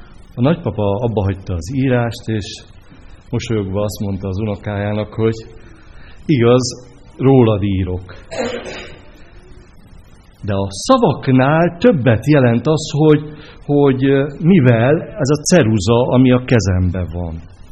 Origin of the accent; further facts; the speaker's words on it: Pécs, Baranya, Hungary; now in Érd, Hungary; a feleségemmel érkeztünk. Igazából eredetileg pécsiek vagyunk mi, de két és fél éve, kicsit több mint két és fél éve, hogy Érdre költöztünk.